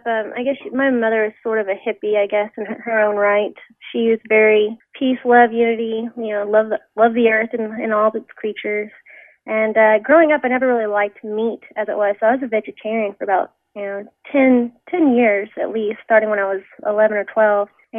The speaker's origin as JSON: {"language": "English", "town": "Dallas", "region": "Texas", "country": "United States", "said": "And I'm from Dallas. I'm kind of from the concrete jungle, you might say."}